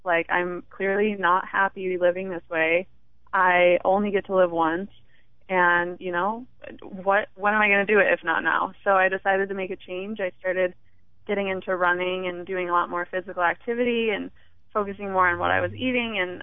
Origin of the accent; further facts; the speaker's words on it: Midwest, United States; Well, we grew up in the Midwest, so healthy eating and exercise really weren't happening for us there.